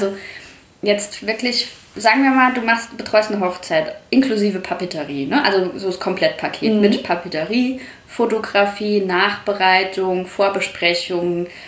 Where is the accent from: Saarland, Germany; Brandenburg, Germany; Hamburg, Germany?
Saarland, Germany; alle, die zuhören, wahrscheinlich auch Saarländer sind. Also ich hoffe es. Alle anderen dürfen nicht verstehen.